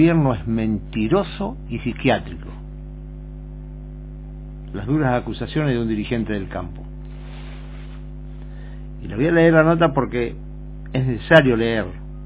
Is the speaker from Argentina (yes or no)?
yes; Argentina; pero lo veo así como argentino, que tal vez le redituaría más a la nación industrializar lo que produce el campo